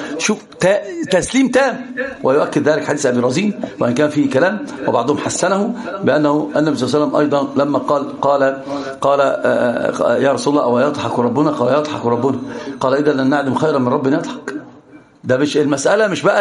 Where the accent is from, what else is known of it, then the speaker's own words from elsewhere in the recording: Egypt; هي دي المشكلة كده عندنا في مصر كده أنا شفت أنا كنت بعلم ورق نفس الحكاية اكتب وما لكش دعوة